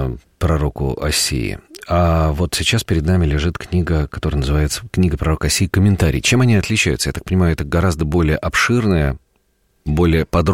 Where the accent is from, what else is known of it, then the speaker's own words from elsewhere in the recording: Biysk, Altai Krai, Russia; born there; also born or lived in Nizhny Novgorod; now in Moscow, Russia; Я родился в Бийске, учился в Нижнем Новгороде, сейчас живу и работаю в Москве.